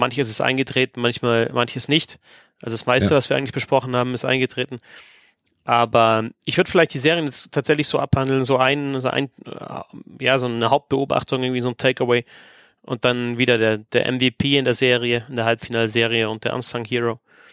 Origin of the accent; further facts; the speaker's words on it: Bavaria, Germany; ich sehe mich jetzt nicht als Oberbayer, bloß weil ich in Oberbayern aufgewachsen bin und lebe, sondern als Bayer, also als Deutscher eigentlich und halt dann irgendwann auch als Bayer. Und dann irgendwann als Europäer.